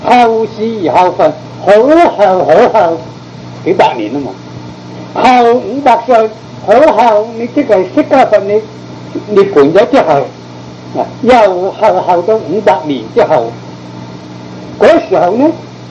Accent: Guangdong, China; accent: Cantonese

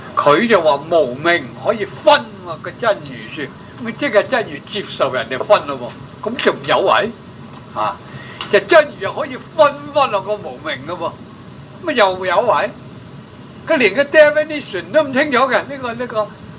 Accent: China; 中國冇嘢㗎，我哋中國人佢適合中國人嗰種籠統嘅思想。

